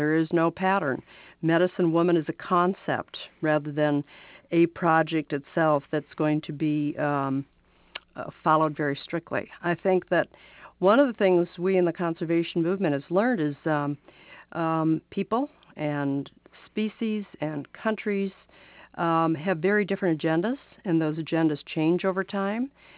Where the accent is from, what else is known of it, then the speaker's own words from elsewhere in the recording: United States; And having said that, I'm from Washington, so I can say that a lot.